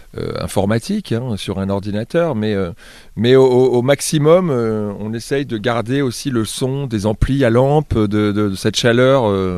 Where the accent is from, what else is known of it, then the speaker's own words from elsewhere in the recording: Bourges, Centre-Val de Loire, France; avec ma femme à Bourges, chez nous dans le Berry.